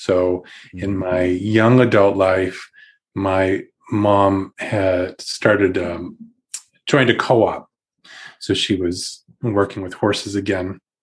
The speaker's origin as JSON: {"language": "English", "region": "New England", "country": "United States", "tie": "born there", "moved": "yes", "lives_now": "Rochester, United States", "said": "I wouldn't say I'm a Rochesterian, as I was born in New England, moved here in 2010"}